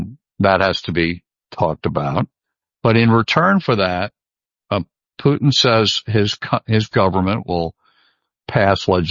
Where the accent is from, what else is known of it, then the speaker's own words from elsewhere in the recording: United States; As an American, I'm embarrassed to have my president say stuff like